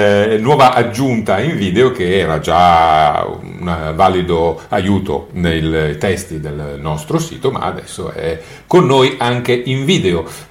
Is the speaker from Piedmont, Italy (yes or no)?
yes; Turin, Piedmont, Italy; una torinese come me